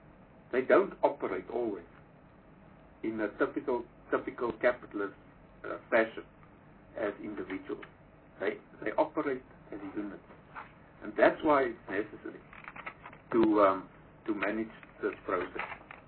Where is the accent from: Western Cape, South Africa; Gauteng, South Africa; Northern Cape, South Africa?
Northern Cape, South Africa; Now, I'm from the Northern Cape.